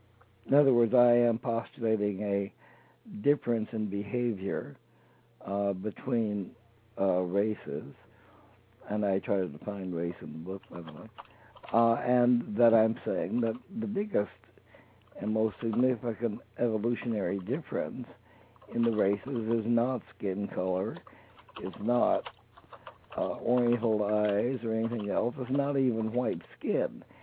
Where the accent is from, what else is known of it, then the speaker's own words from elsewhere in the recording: Jackson, Mississippi, United States; moved away; also born or lived in Alabama; I was born in Alabama, but my family moved to Jackson, Mississippi.